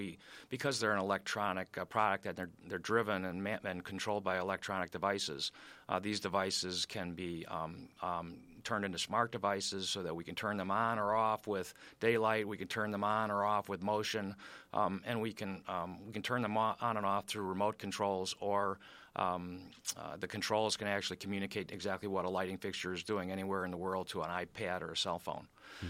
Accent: Illinois, United States; Well, first of all, I grew up in Illinois, so I love Illinois as well.

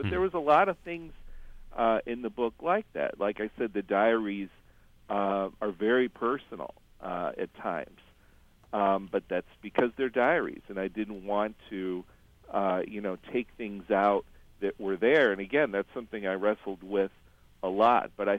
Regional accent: Cleveland, Ohio, United States; I mean, I'm from Cleveland, and we complain when we have to drive 1,000 miles to Disney World

